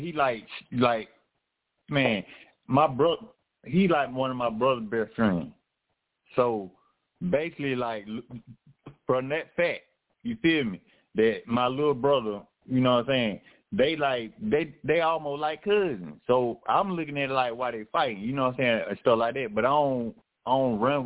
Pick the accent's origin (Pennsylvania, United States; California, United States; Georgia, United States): Georgia, United States; College Park; also born or lived in Oakland City; I'm from what little baby from Oakland City, and then but I was raised in College Park.